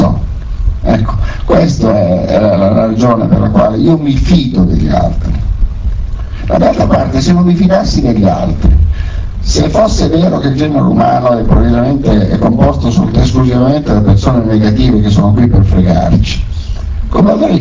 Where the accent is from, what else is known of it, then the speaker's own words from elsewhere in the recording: Bologna, Emilia-Romagna, Italy; io sono di Bologna, è una città che era di provincia una volta, adesso non so più cos'è